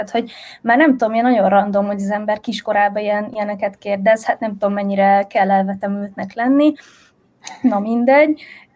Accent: Nagyatád, Somogy, Hungary; én vidéken nőttem fel Nagyatádon

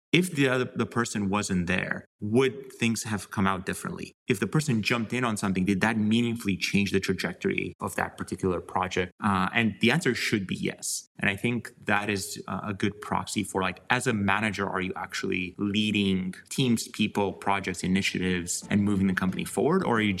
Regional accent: Bucharest, Romania; moved away as an adult; now in United States; So for context, I grew up in Romania, in Bucharest. I moved to the US when I was 18, coming in for college.

